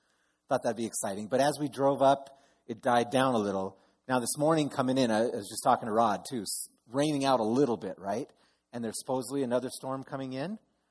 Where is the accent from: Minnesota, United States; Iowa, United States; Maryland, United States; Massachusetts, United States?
Minnesota, United States; I'm from Minnesota. I grew up in the Midwest. And I really do miss those kind of thunderstorms.